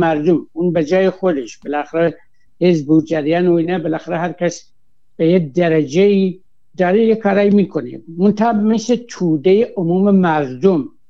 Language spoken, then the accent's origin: Persian; Iran; با عنوان کسی که از ایران اومدم اینجا